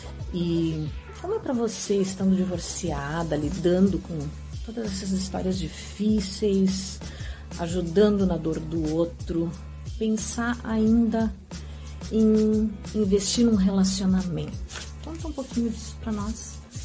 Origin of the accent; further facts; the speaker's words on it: Poti, Rio Grande do Sul, Brazil; sou de Poti, no Rio Grande do Sul.